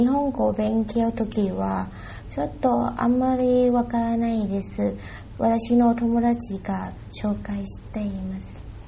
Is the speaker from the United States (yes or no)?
no; Bangkok, Thailand; Japanese is a second language; now in Japan; タイのはバンコクです。